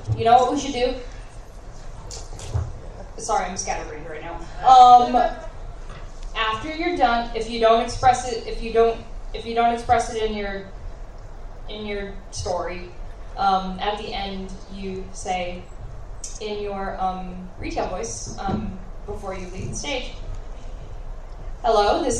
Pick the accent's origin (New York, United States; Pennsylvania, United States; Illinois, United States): Pennsylvania, United States; I'm from East Pennsylvania, can you tell?